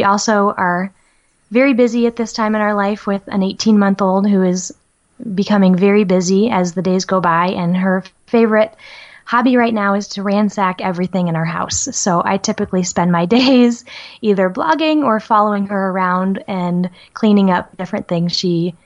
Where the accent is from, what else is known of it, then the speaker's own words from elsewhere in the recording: Nebraska, United States; moved away as an adult; I grew up in Nebraska, and after my husband and I got married, we moved to Colorado.